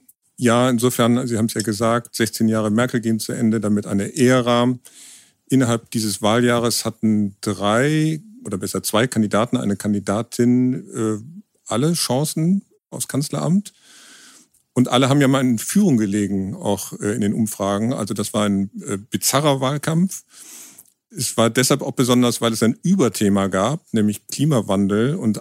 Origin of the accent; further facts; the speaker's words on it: Bonn, North Rhine-Westphalia, Germany; now in Hamburg, Germany; Ich komme aus Bonn, also der alten Hauptstadt, wohne in Hamburg